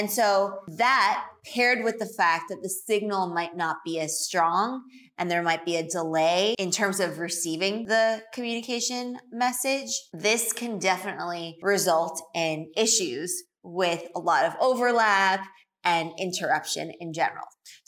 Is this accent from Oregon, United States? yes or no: no; New York, United States; I'm from New York, and that's just the thing.